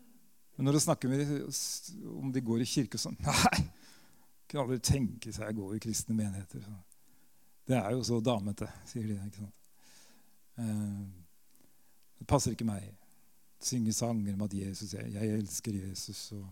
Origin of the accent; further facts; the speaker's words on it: Drangedal, Telemark, Norway; min barndoms bedehus hjemme I Drangedal.